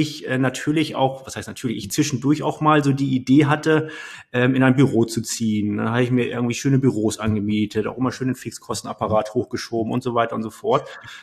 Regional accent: Hamburg, Germany; jetzt bin ich gerade in Hamburg, in meiner alten Heimat, dort, wo ich geboren und aufgewachsen bin.

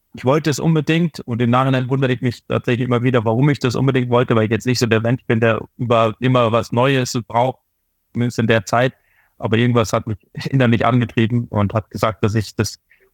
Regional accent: North Rhine-Westphalia, Germany; ich als Westfale, so als Südschwede so ungefähr, hat ein Trainer immer ganz witzig gesagt

